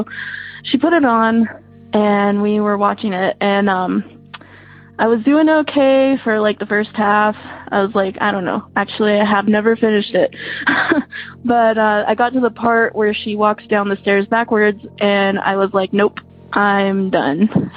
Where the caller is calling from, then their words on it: Santa Fe, New Mexico, United States; I'm calling from Santa Fe, New Mexico.